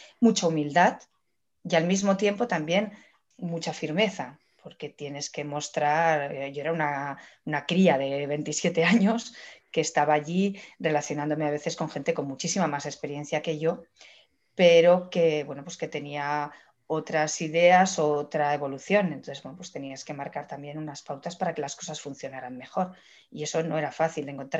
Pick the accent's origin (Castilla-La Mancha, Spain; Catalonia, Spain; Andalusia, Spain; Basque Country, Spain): Catalonia, Spain; Barcelona; aunque nací en Barcelona y me crié en Barcelona, mi familia es de un pueblo muy pequeñito del Maestrazgo de Teruel. De hecho, es de una masía del Maestrazgo de Teruel